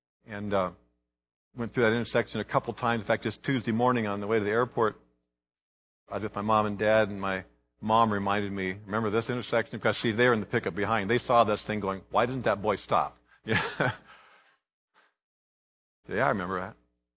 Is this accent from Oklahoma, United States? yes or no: no; Kansas, United States; a rural intersection about 5 miles from where I grew up in Kansas.